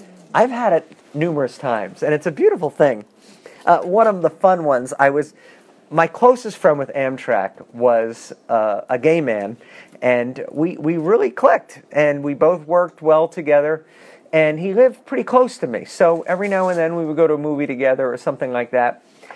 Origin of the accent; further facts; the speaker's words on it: New York, United States; now in Illinois, United States; I'm a New Yorker. I was living in Illinois, and Illinoisans are just not as aggressive as we New Yorkers.